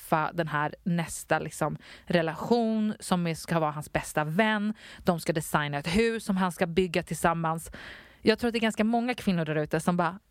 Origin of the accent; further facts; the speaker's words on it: Nacka, Stockholm County, Sweden; Mm, och jag är från Nacka.